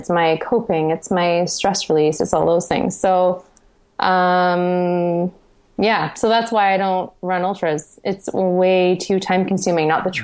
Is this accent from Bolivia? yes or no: no; Canada; So I say miles, even though I'm Canadian, because it sounds not as crazy as kilometers.